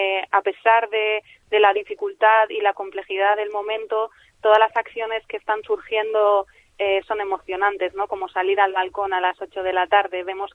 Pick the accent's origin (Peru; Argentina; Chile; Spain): Spain; San Sebastián, Basque Country; Yo soy de Intxaurrondo